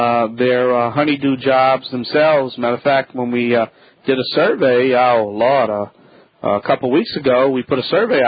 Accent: Louisiana, United States; from the Bayou Land.

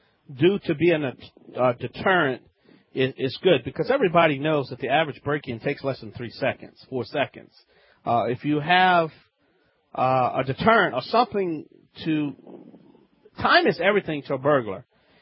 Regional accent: Louisiana, United States; From the Bayou Land, I'm the originator, not the duplicator.

